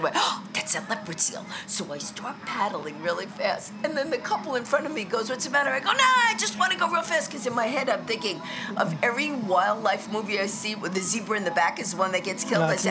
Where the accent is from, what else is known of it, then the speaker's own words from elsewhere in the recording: Queens, New York, United States; Okay, I grew up in Queens.